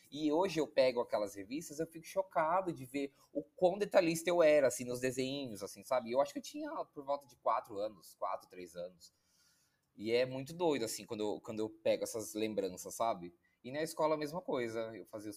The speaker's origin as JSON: {"language": "Portuguese", "town": "Salto", "region": "São Paulo", "country": "Brazil", "lives_now": "São Paulo, Brazil", "said": "eu tenho 31 anos, moro aqui em São Paulo há 6 anos, quase 7. Eu sou do interior daqui de São Paulo, de uma cidade chamada Salto. Não sei se vão conhecer, é uma cidade bem pequena."}